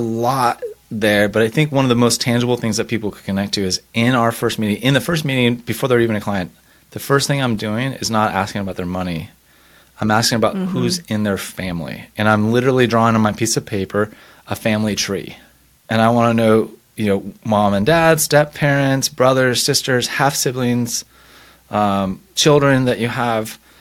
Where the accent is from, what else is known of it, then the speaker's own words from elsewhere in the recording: San Francisco, California, United States; also born or lived in Houston, Texas; I grew up on the West Coast, San Francisco area. So yes, grew up in a liberal environment. I lived in Houston, Texas.